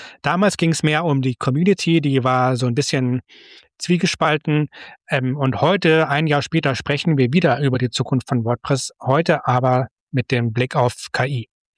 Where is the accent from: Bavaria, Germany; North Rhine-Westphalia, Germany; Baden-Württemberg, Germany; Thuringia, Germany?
Bavaria, Germany; Munich; aus Bayern, wo ich auch herkomme und es ist aus meiner alten Heimat München sogar.